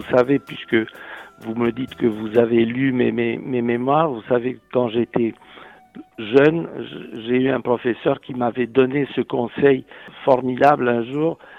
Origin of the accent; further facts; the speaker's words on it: Romania; moved away as an adult; now in France; je suis venu de Roumanie, mon pays d'origine, avec un gros cahier cartonné plein de musique